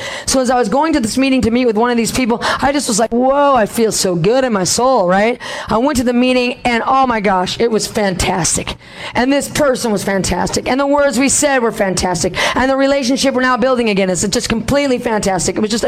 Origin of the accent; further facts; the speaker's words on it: Hawaii, United States; Well, I came from Hawaii and everything there was backwards, and everybody said your chicken is cooked.